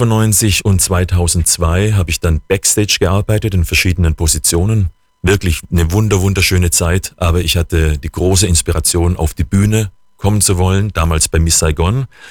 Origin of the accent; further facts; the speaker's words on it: Kirchheim unter Teck, Baden-Württemberg, Germany; hatte in Kirchheim unter Teck, wo ich herkomme